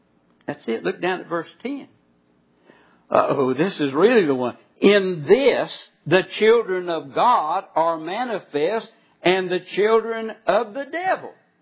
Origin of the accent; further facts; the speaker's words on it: North Carolina, United States; I'm from Eastern North Carolina. Most of you know that. I'm just a country preacher.